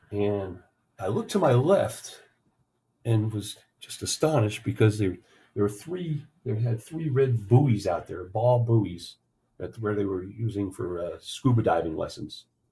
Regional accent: New Jersey, United States; And I grew up on the Jersey Shore, so I'm very familiar with riptides and what you're supposed to do.

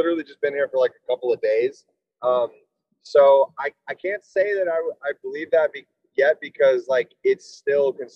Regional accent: Tennessee, United States; also born or lived in Los Angeles; I'm from Tennessee. Yeah. I'm, my family's from Nashville. I've been in LA for like 7.5 years

